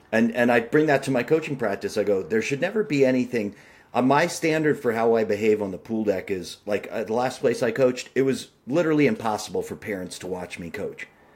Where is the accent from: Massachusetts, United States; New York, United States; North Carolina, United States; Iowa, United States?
Massachusetts, United States; I mean, I grew up in Massachusetts, which is a backwater in many ways of American swimming.